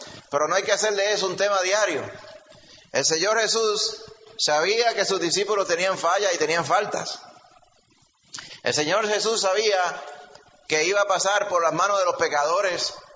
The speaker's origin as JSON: {"language": "Spanish", "country": "Puerto Rico"}